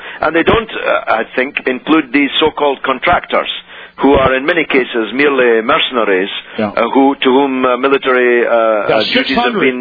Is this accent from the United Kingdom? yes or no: yes; United Kingdom; as a British person coming from a country with a very long imperial heritage